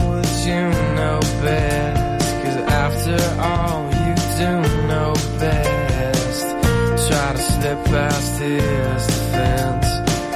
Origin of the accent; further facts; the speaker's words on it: Sueca, Valencian Community, Spain; Yo soy de Sueca, de la Ribera, y el Xúquer siempre desbordándose